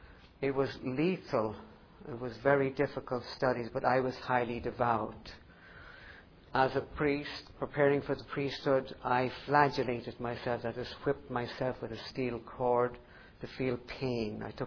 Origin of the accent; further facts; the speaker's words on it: Dublin, Leinster, Ireland; now in United States; I grew up in Dublin, Ireland. That's why I speak correct English and not American. And I, in a devout Catholic family, where we prayed to Mary every evening in the rosary.